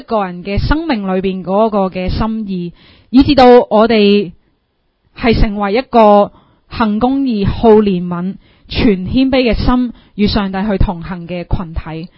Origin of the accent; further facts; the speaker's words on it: Hong Kong; 我们作为香港人应该要去做的事